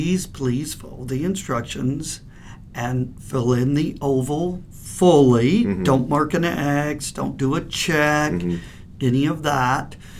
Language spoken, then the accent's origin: English; Council Bluffs, Iowa, United States; I remember, I grew up in Council Bluffs, Iowa, so I remember going with my folks to vote.